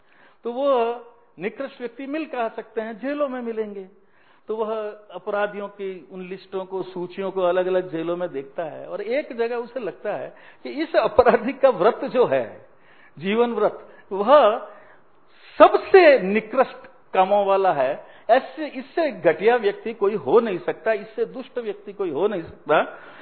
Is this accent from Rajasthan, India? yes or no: yes; Jodhpur, Rajasthan, India; मैं जैसे जोधपुर से आता हूं